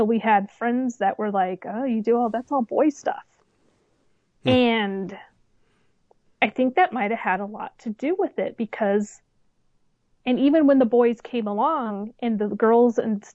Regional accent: Colorado, United States; my dad has six brothers, mm-hmm, all boys in the family, and they all live in Colorado, and I grew up in Colorado.

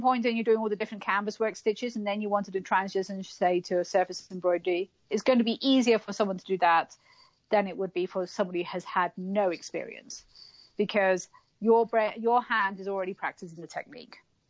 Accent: England, United Kingdom; I know. I'm English and I don't.

